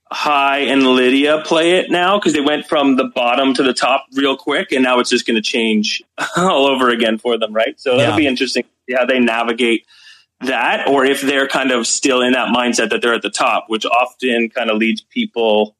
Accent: Canada; also born or lived in Toronto; now in Scottsdale, United States; But I am another Canadian defector down to the States.

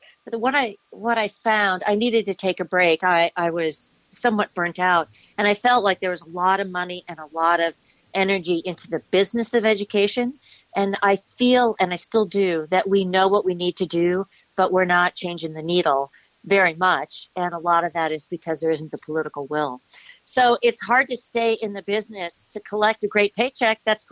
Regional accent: Los Angeles, California, United States; also born or lived in Shaker Heights, Ohio; Well, my parents moved to Los Angeles in 1969. So I did junior high and high school in L.A.

